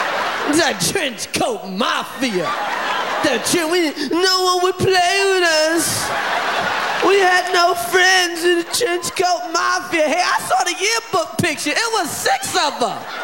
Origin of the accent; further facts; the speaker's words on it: Brooklyn, New York, United States; It's Brooklyn in the house! Cause I'm from Brooklyn!